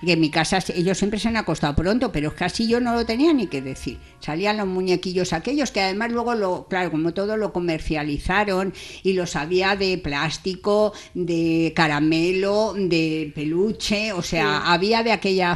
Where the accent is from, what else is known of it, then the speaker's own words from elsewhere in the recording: Madrid, Community of Madrid, Spain; yo que soy de Madrid